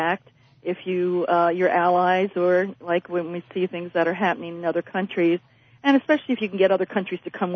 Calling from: Houston, Texas, United States; from Houston.

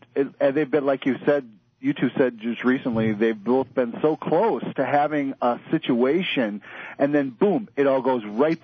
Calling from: Minnesota, United States; from Minnesota.

